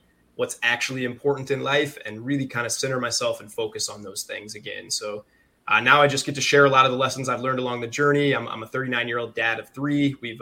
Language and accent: English; Farmersville, Illinois, United States; We grew up in central Illinois, man. So a massive town called Farmersville, population 700.